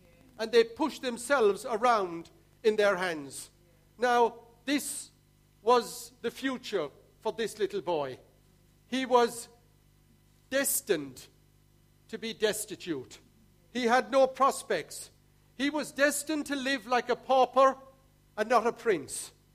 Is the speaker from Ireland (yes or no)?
yes; Ireland; and I'm Irish as well, and there's a TH in there.